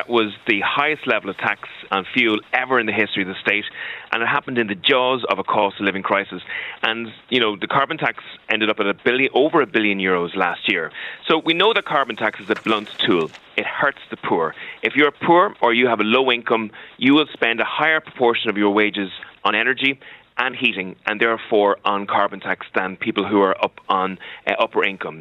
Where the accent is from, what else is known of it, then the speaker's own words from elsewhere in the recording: Leinster, Ireland; I'm from Meath, for example.